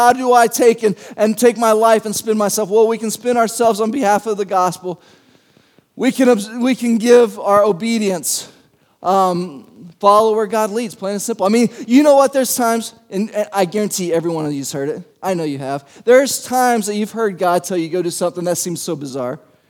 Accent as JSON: {"language": "English", "country": "United States", "said": "I didn't take Spanish in high school because I thought, I'm American, I only need to speak English."}